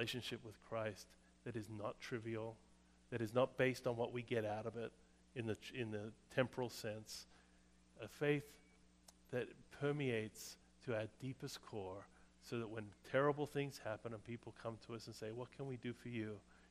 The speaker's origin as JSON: {"language": "English", "country": "United States", "said": "I'm from America. We got resources. We got know-how."}